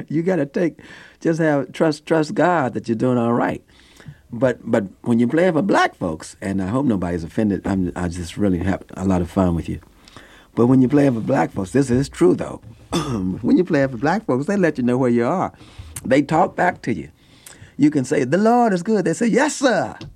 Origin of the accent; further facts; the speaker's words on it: Kansas City, United States; I was born in Kansas City, and, you know, I was raised in the black church. I have a black background and black religion, black church, you might say. And, in fact, I went to school at Sumner High School.